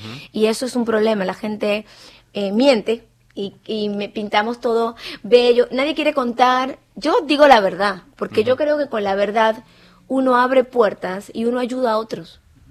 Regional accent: Venezuela; born there; yo soy afrolatina, nací en Venezuela, crecí en una familia de jazz, soul, rhythm and blues

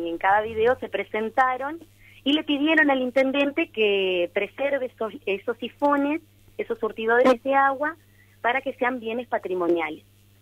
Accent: Gualeguaychú, Entre Ríos, Argentina; porque yo soy de Gualeguaychú.

